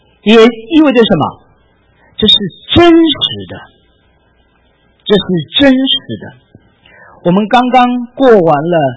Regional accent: China; 你知道我们中国人有一个特点是什么呢？

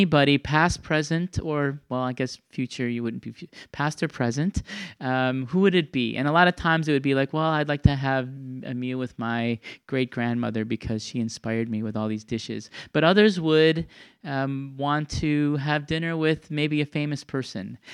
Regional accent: Milwaukee, Wisconsin, United States; It's back in my hometown of Milwaukee, so I won't be able to go.

